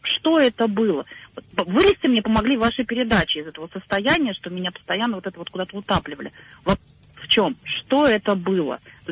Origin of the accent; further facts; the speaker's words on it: Moscow, Russia; я из Москвы.